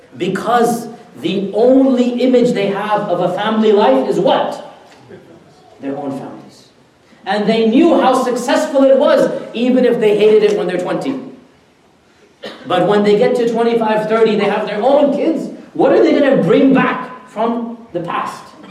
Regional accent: Houston, Texas, United States; I was born in America, I'm of that generation, which is basically the first of the second generation. My father came in the early 60s. I grew up when the masajid was still, you know, in the first masjid of Houston, whatnot.

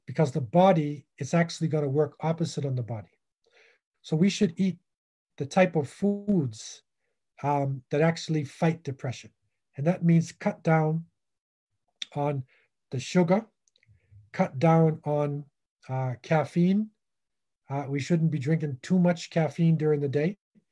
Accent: New England, United States; when I was young, growing up in New England.

